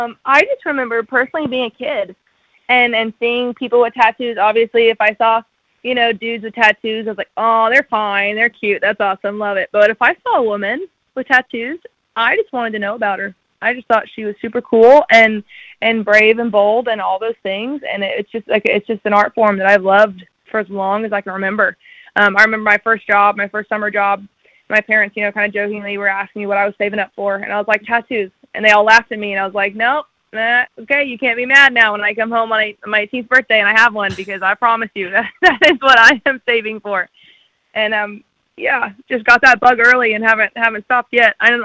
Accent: Oklahoma, United States; also born or lived in Nashville; I grew up in Oklahoma. I always say it was a pretty cool place to be from. I was very lucky to get to go to Nashville for college

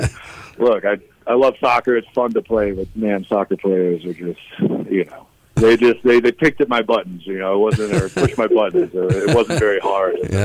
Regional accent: Midwest, United States; now in Colorado, United States; So I'm out here in Colorado, so I've done elk. You know, I'm from the Midwest, so we've done a lot

